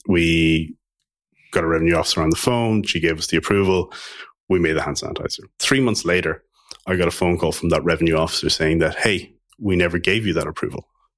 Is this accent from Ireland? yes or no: yes; Tullamore, Leinster, Ireland; Yeah, I'm from Tullamore. Born and raised, yeah.